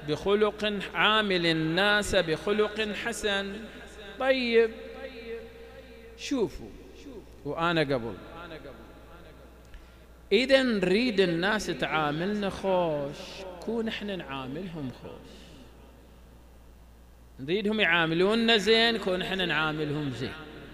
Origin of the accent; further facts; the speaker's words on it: Al-Ahsa, Eastern Province, Saudi Arabia; تفكرون لا حساوية، وإحنا منهم نعتز،